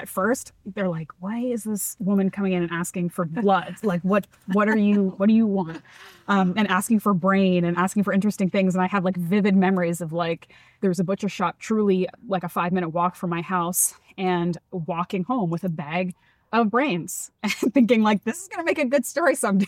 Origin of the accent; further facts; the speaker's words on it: East Coast, United States; and I grew up on the East Coast, so I was eating seafood.